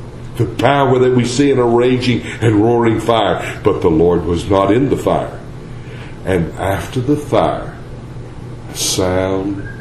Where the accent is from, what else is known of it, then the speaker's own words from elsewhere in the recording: Texas, United States; accent: Texas; Y'all don't know Palti? Gadiah. Must be my Texas accent.